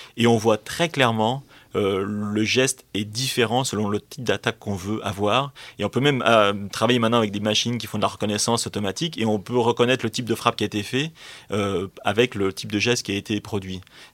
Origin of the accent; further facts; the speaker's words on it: Montluçon, Auvergne-Rhône-Alpes, France; j'ai grandi à Montluçon, qui est une petite ville du centre de la France.